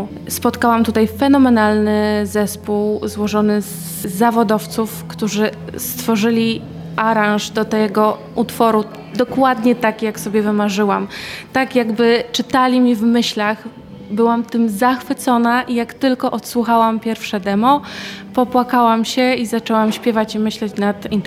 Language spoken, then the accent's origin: Polish; Warsaw, Masovian Voivodeship, Poland; now in Olsztyn, Poland; ja pochodzę z Warszawy, ale od 3 lat jestem tutaj w Olsztynie. Przeprowadziłam się, studiuję architekturę krajobrazu.